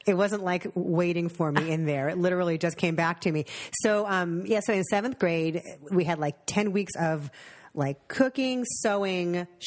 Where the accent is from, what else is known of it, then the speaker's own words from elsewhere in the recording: Woodland Hills, California, United States; We grew up in Woodland Hills, California, in the San Fernando Valley, way, way far west valley, like almost Calabasas.